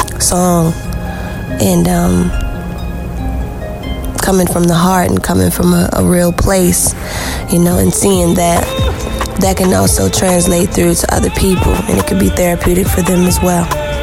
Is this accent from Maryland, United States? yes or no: yes; Baltimore, Maryland, United States; I'm from Baltimore, Maryland.